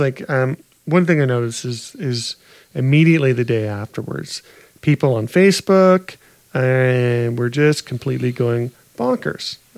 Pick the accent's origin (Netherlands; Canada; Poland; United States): Canada; Part of me as a Canadian wants to see how this pans out for entertainment value.